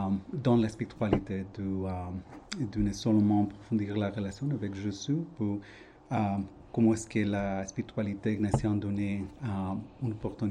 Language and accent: French; Los Angeles, California, United States; French is a second language; also born or lived in Mexico; now in Paris, France; Et mon province est de Californie. Je suis né à le Mexique, puis j'ai grandi à les États-Unis, à Los Angeles, à Californie.